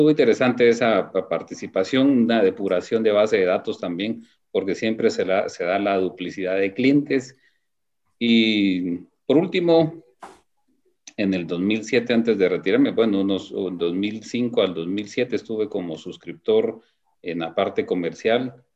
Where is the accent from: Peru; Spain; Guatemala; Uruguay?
Guatemala; Antigua Guatemala, Sacatepéquez; born there; Yo soy panza verde de corazón, nací allá en Antigua Guatemala en el año 76, pueden hacer los cálculos y si no, pues 45 años estoy a punto de cumplir.